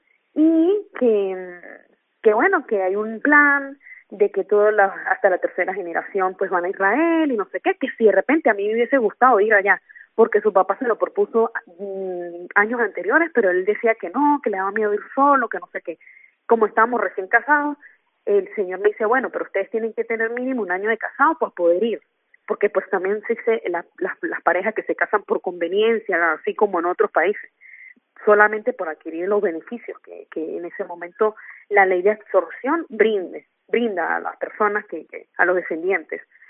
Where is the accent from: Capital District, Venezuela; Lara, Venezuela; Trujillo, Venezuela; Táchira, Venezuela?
Táchira, Venezuela; San Cristóbal; la zona educativa de San Cristóbal, de donde yo soy, nacida de los Andes venezolanos